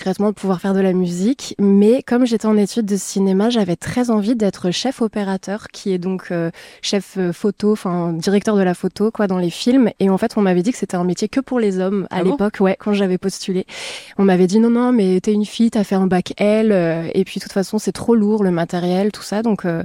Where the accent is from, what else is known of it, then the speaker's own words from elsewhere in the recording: Cannes, Provence-Alpes-Côte d'Azur, France; born there; also born or lived in Clermont-Ferrand / Toulon / Amiens; je suis née à Cannes, donc Provence-Alpes-Côte d'Azur. Et puis ensuite, j'ai pas mal bougé parce que mon papa travaille dans le sport, donc je l'ai pas mal suivi. J'ai beaucoup vécu en Auvergne, à Clermont-Ferrand, mais aussi à Toulon, à Amiens, à Troyes